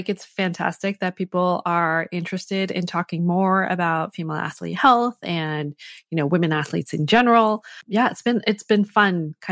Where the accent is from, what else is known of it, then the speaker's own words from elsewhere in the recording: Connecticut, United States; So I grew up in Connecticut and my parents were immigrants to this country.